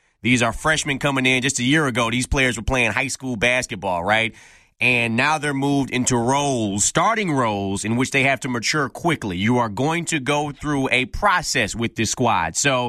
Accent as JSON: {"language": "English", "town": "Detroit", "region": "Michigan", "country": "United States", "said": "You know, I'm from Detroit"}